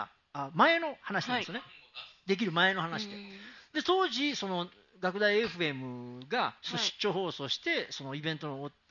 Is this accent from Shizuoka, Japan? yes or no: no; Mie, Japan; まあ、なんちゃって関西人なんですけど三重県の伊勢志摩なんでね